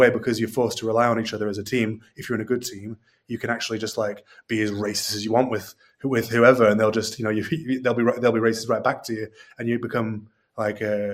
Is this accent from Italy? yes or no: no; London, United Kingdom; also born or lived in Oldham / Suffolk; I grew up in London, and then I moved to Oldham. And Oldham is like a heavily Pakistani Bangladeshi area, as well as white.